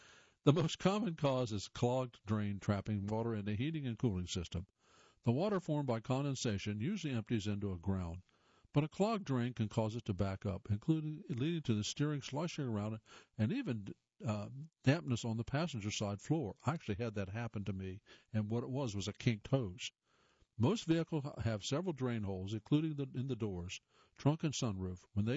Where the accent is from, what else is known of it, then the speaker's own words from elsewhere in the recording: Newark, New Jersey, United States; Newark, New Jersey, my hometown